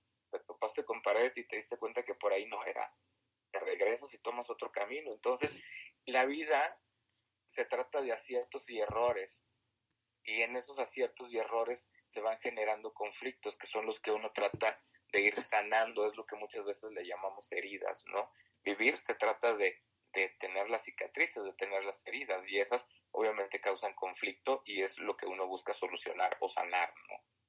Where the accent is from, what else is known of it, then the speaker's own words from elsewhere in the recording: Mexico; qué nos está pasando como mexicanos, ¿no?